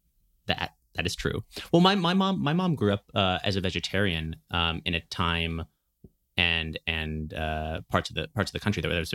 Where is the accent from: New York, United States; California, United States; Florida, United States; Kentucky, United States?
California, United States; Berkeley; I mean, I grew up in Berkeley and like my, I guess, middle school was lucky enough to have Alice Waters' Edible Schoolyard kind of whole program there.